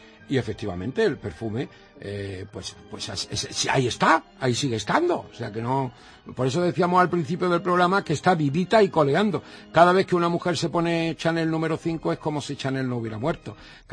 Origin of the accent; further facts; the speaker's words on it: Málaga, Andalusia, Spain; Yo soy malagueño